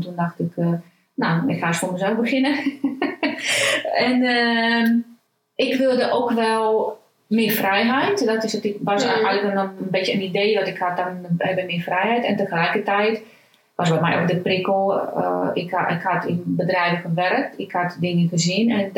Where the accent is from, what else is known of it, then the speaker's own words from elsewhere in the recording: Romania; Dutch is a second language; now in Netherlands; Ik ben Roemeense van afkomst. Ben ruim 27 jaar geleden naar Nederland gekomen.